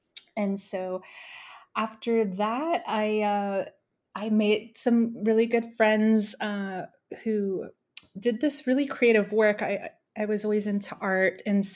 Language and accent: English; Virginia, United States; I grew up in Northern Virginia, so just outside of Washington, D.C., very diverse area.